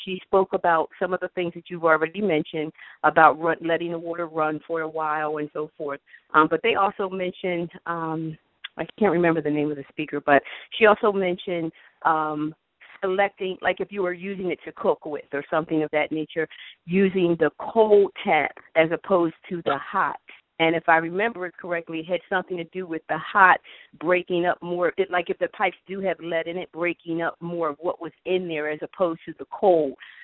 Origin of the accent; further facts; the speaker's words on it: Philadelphia, Pennsylvania, United States; So I'm from the East Mount Airy section of Philadelphia